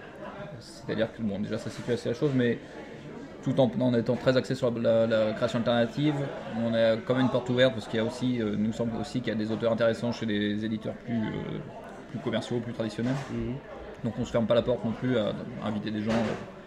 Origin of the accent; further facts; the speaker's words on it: Brittany, France; un taiseux comme on dit chez nous en Bretagne, quelqu'un qui parle pas beaucoup